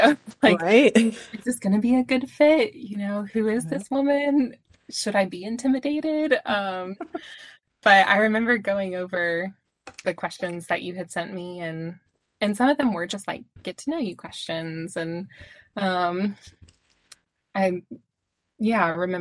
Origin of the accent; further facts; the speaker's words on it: Texas, United States; I saw that you were from Texas and I grew up in Texas.